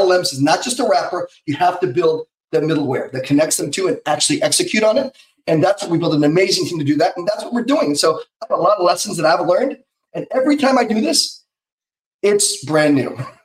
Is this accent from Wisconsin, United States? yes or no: no; Bethlehem, Pennsylvania, United States; Pennsylvania is where I grew up. But I grew up in Bethlehem, Pennsylvania for 6 years of my life when I was very little. In fact, I consider that my hometown, by the way.